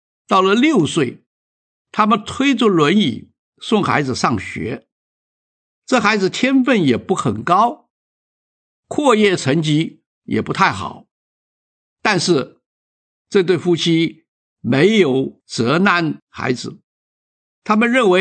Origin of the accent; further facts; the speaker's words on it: Fujian, China; 在我的老家福建呢